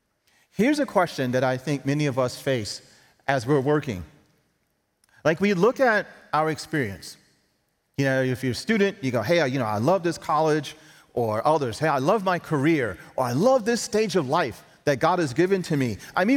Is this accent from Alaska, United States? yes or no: no; New York City, New York, United States; Growing up in New York City, right, it's just ingrained in you. It's in the culture.